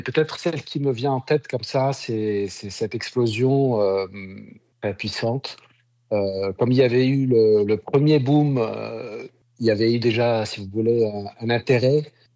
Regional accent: Lebanon; même si je suis Libanais

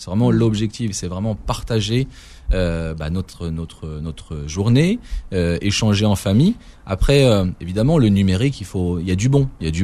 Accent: Normandy, France; Je veux dire moi je suis normand, donc moi je voudrais une

